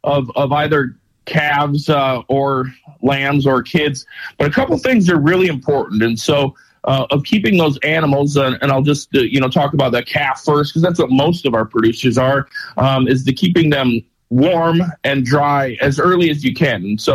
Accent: South Dakota, United States; I know that I grew up in South Dakota

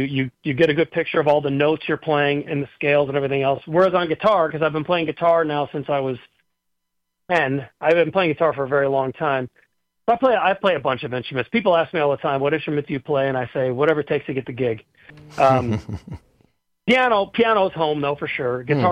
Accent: Cleveland, Ohio, United States; And I was a kid from Cleveland.

